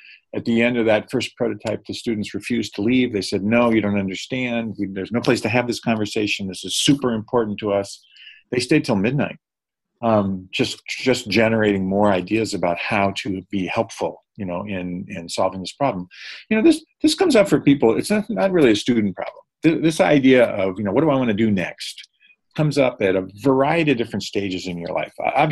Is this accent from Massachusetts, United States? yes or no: yes; Boston, Massachusetts, United States; now in Stanford, United States; I grew up in the Boston area, but when I had a chance to get as far away from my parents as possible for college, I took it and ended up at Stanford.